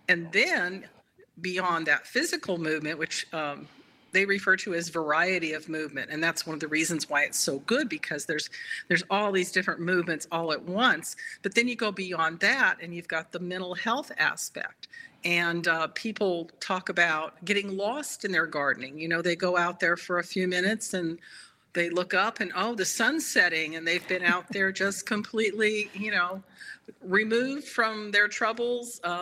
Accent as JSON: {"language": "English", "region": "California", "country": "United States", "tie": "born or raised there", "also_born_or_lived": "Memphis, Tennessee / Kansas / Illinois / England", "lives_now": "Minnesota, United States", "said": "I grew up in California, and then following my husband's career, been in Memphis, Tennessee, Kansas twice, Illinois twice, Iowa for a very brief time, over to England, and then back in the past 12 years in Minnesota."}